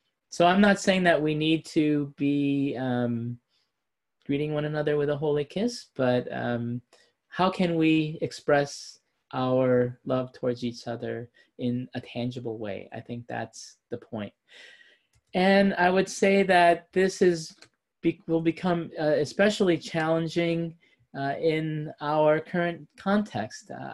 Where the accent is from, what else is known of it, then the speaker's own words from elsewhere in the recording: Wisconsin, United States; Now, when I read this, I actually think about my home state of Wisconsin.